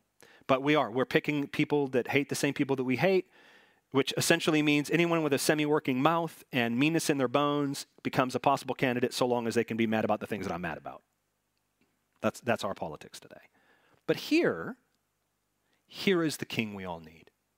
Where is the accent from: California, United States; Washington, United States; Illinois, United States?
Washington, United States; Now, I grew up in Washington. I was a wee lad when Mount St. Helens erupted on May 18th of 1980.